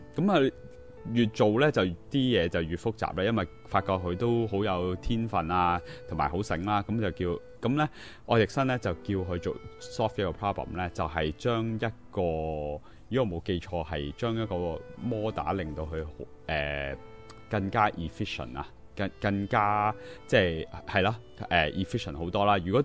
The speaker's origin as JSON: {"language": "Cantonese", "country": "Canada", "tie": "born or raised there", "said": "我喺加拿大长大嘅"}